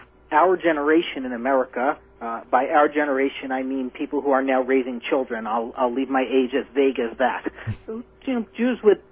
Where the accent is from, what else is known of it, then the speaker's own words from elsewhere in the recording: New Jersey, United States; Because I know, you know, I mean, here in New Jersey, I grew up here in New Jersey, and you would have been ostracized for that.